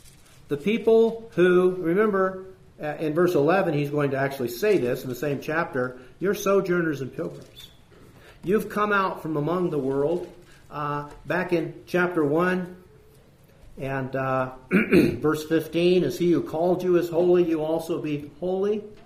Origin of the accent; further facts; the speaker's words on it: United States; I'm an American, but not really.